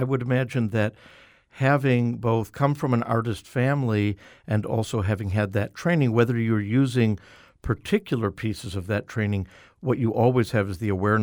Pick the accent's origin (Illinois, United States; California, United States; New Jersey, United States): Illinois, United States; Chicago; Growing up in Hyde Park